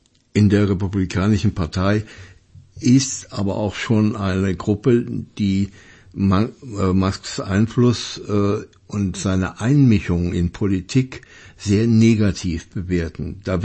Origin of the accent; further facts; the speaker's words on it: Germany; Ich bin Deutscher.